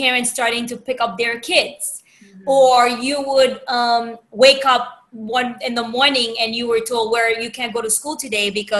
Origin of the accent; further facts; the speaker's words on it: Haiti; moved away; I grew up in Haiti, and I have to say, like, sometimes I think about it